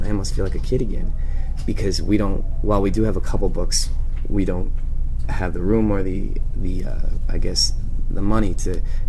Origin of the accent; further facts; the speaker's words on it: Peoria, Illinois, United States; born there; I was born in Peoria, Illinois, and that's where all my family lives still.